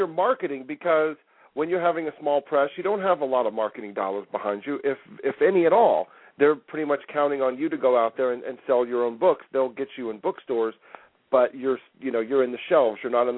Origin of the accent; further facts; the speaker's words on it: Ohio, United States; I'm originally from Ohio, so I'm with you on that one.